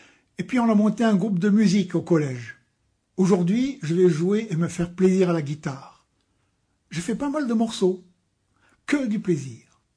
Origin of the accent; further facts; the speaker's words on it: Conakry, Guinea; now in France; je suis en France depuis le mois de janvier. Je viens de Conakry, en Guinée.